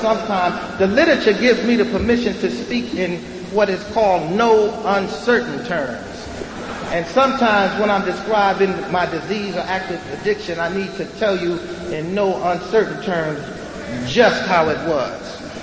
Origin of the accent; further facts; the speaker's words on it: Newark, New Jersey, United States; born there; There was a time circa 1950. I was born in Newark, New Jersey, and I came into this world a flat-out happy little boy.